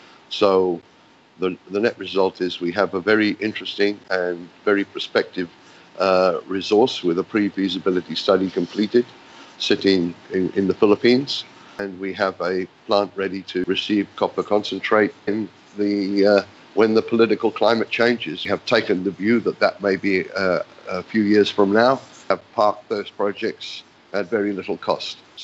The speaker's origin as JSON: {"language": "English", "region": "England", "country": "United Kingdom", "also_born_or_lived": "South Africa / Fiji", "moved": "as an adult", "said": "I emigrated from England to start my mining career, and worked in South Africa for 18 years, becoming a section manager on the mines there. And then I moved to the Fiji Islands"}